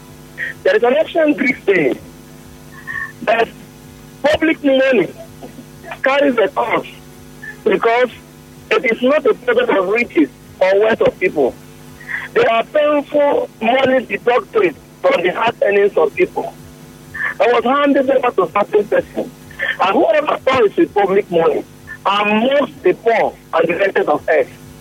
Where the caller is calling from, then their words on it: Israel; I'm calling from Israel.